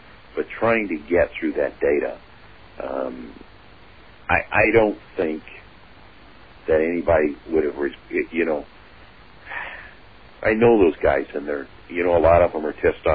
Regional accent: United States; I think that as an American, and I am an American, I have that right.

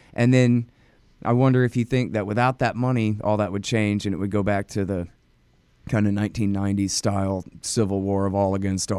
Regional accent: Texas, United States; I'm just from Texas and I've never been to Afghanistan

